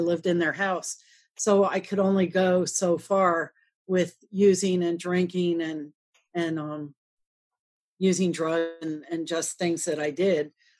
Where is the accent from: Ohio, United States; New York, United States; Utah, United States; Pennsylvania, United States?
Pennsylvania, United States; Reading; And I'm from Pennsylvania. I'm from Reading, Pennsylvania. I'm from a pretty stable family.